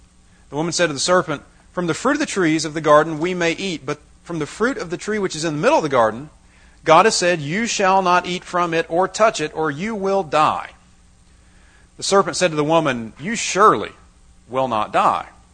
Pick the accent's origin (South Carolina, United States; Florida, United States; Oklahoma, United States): South Carolina, United States; I'm originally from the South. Okay? This is not the South. I'm from South Carolina. Right? South, South.